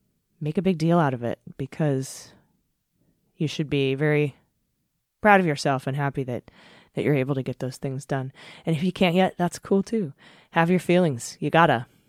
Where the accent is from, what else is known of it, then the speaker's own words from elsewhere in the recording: Arizona, United States; Yes, I grew up in Arizona. My mom lives there.